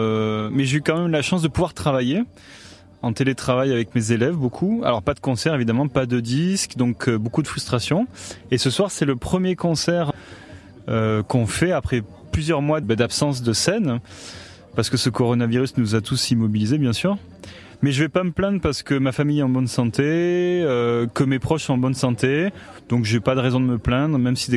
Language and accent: French; Provence-Alpes-Côte d'Azur, France; en Provence, donc ma région natale, pas natale, mais où j'ai grandi quoi, on va dire.